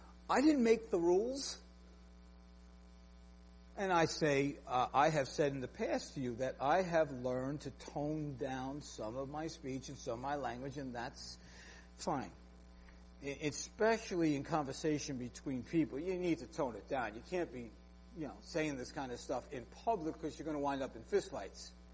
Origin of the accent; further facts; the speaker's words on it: New York, United States; accent: New York; You might not like my New York accent or my personality traits and all.